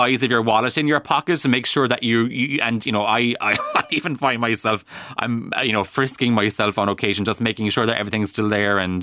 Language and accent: English; Ireland; as Irish people